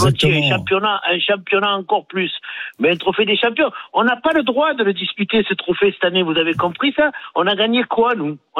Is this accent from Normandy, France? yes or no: no; Provence-Alpes-Côte d'Azur, France; accent: Marseille; Moi j'ai l'accent marseillais